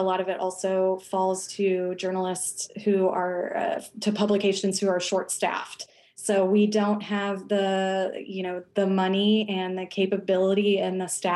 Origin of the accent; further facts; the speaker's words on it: Edmond, Oklahoma, United States; I was born and raised here in Oklahoma. I am an Okie through and through. I grew up in Edmond, went to school there, K through 12, and then went to journalism school at OU and graduated from there.